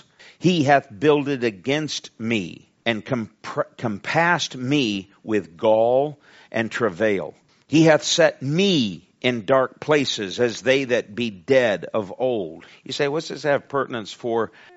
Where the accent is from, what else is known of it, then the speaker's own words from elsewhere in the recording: United States; I'm thankful I'm an American and I don't want to be in another country.